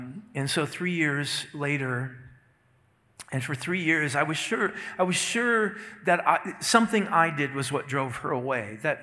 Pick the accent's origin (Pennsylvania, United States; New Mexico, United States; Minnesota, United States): Minnesota, United States; came to Duluth, Minnesota, just 40 miles from my hometown.